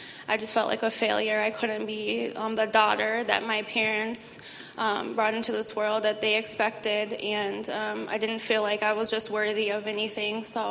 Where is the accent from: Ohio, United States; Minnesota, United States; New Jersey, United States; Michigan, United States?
Michigan, United States; Muskegon; I'm 28 years old, and I'm from Muskegon. I grew up in a Christian family.